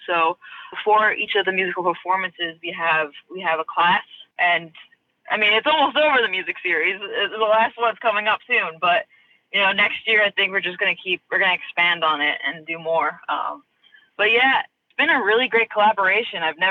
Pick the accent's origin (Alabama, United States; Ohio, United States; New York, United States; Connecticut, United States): New York, United States; Yorktown Heights; now in Peekskill, United States; So I lived in New York City for the past 6 years. And I'm originally from Yorktown Heights. And during the pandemic, I moved back home into my parents for about 6 months. And then I found a place in Peekskill